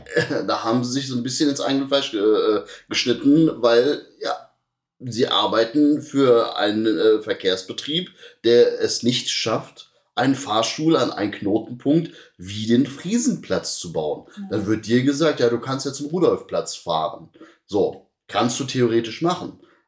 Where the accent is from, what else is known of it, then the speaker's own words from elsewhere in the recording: Cologne, North Rhine-Westphalia, Germany; ich komme aus Kalk